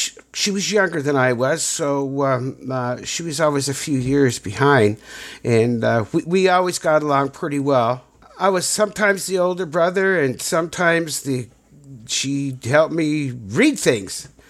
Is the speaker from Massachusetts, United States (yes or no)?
no; Minnesota, United States; also born or lived in St. Cloud; I was born in a little town, it's not so little, about 30, 40,000. Little town just out of the Twin Cities, about 50, 60 miles, called St. Cloud, Minnesota.